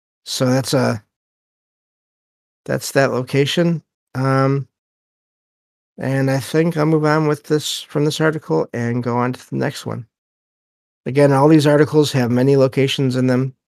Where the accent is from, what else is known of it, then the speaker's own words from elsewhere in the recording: Michigan, United States; but I mean, again, that's probably because I'm from Michigan.